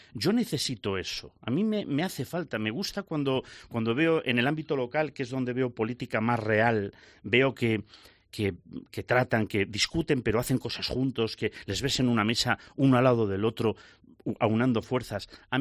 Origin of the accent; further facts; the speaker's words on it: Spain; Somos muchos los españoles que pensamos